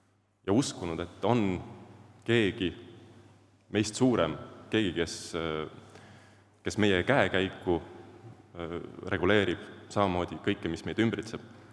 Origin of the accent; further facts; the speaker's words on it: Maarja-Magdaleena, Tartu County, Estonia; Olen pärit Maarja Magdaleenast, sealt lähedalt, ja kasvanud suures peres.